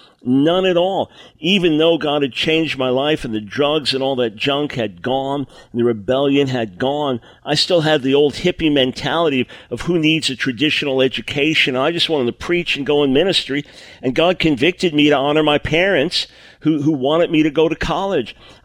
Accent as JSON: {"language": "English", "region": "New York", "country": "United States", "tie": "born or raised there", "said": "I broke into a house down the block from where I grew up on Long Island."}